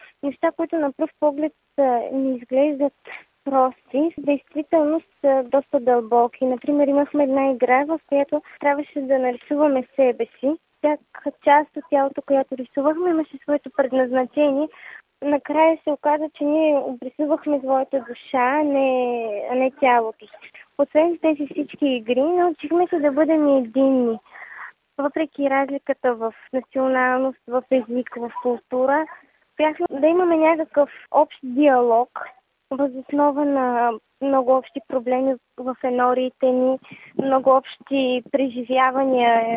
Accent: Belene, Pleven Province, Bulgaria; от Белене съм, енория Лъжена Дева Мария, на 19 години съм.

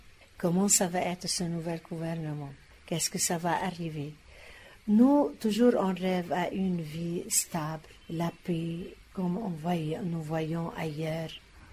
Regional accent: Lebanon; Tu sais, moi, je suis libanaise.

